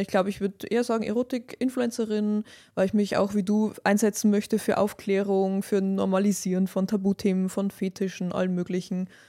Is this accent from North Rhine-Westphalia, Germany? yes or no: no; Bavaria, Germany; komme aus Bayern, was man ja wahrscheinlich hört. Bin in der konservativen Oberpfalz aufgewachsen und bin da ein bisschen ein bunter Vogel